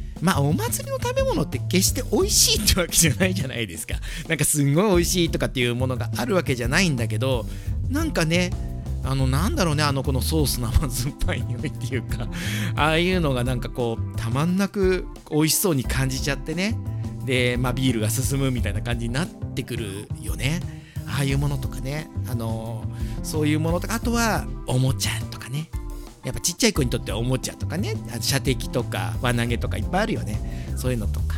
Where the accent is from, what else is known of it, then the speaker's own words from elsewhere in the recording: Hiratsuka, Kanagawa, Japan; born there; 僕あの神奈川県の平塚市で生まれてるんですけども